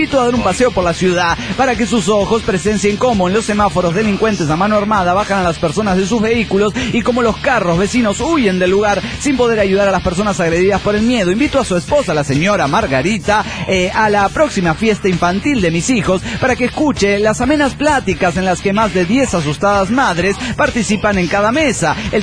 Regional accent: Chihuahua, Mexico; also born or lived in Zapopan; yo soy de Chihuahua, nací en Zapopan, soy tapatío, pero soy de corazón norteño, ya que toda la vida estuve en Chihuas.

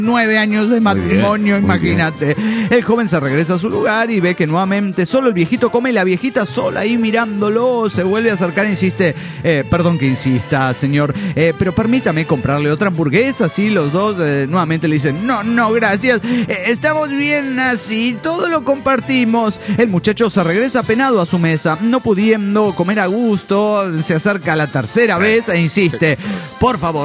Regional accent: Tijuana, Baja California, Mexico; de Tijuana, México.

